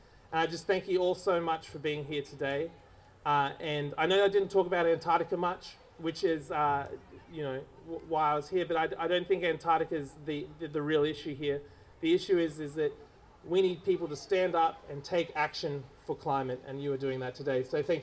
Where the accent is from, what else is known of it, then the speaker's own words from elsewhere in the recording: Hervey Bay, Queensland, Australia; I grew up in Harvey Bay, as I said, and the whales used to visit there.